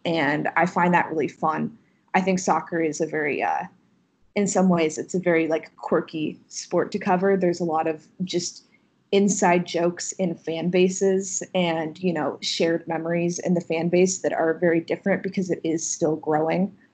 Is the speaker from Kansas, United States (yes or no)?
yes; Kansas, United States; But you know, I mentioned I'm from Kansas, so I grew up, college basketball is life where I'm from.